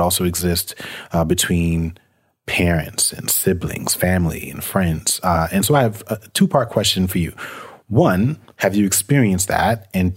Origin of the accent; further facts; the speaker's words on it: New York, United States; When I was playing basketball growing up in New York